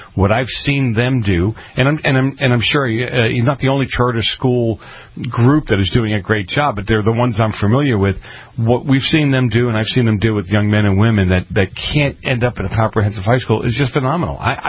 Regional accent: East Coast, United States; now in California, United States; I grew up on the East Coast. The buildings were enclosed.

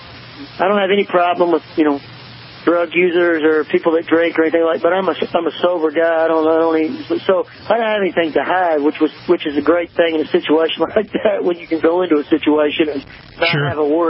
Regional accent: Nashville, Tennessee, United States; I grew up in Nashville, and the police in Nashville are a whole lot different

